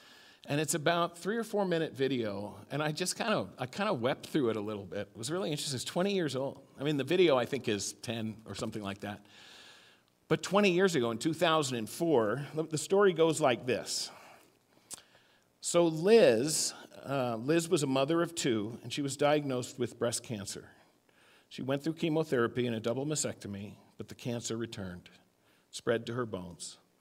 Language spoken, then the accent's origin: English; New York City, New York, United States; Growing up in New York City, in a Lutheran church in New York City, it was interesting.